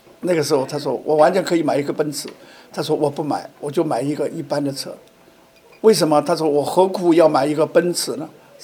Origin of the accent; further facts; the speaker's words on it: Sichuan, China; 因为我是四川人，那个天津的四川同乡会又给了一份奖学金给我